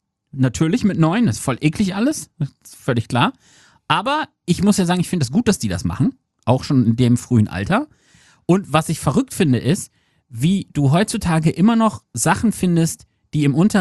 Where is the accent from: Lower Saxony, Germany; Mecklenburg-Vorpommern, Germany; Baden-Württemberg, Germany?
Lower Saxony, Germany; Und ich als Ostfriese musste hier die ganze Zeit nippen.